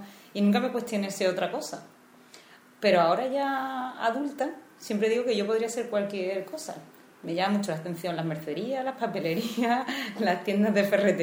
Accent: Ayamonte, Andalusia, Spain; Yo soy de Ayamonte.

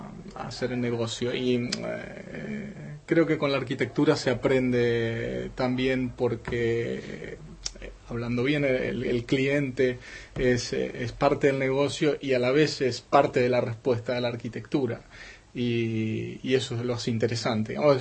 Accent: San Nicolás, Buenos Aires Province, Argentina; Porteño no seguro, porque no vengo de Buenos Aires.

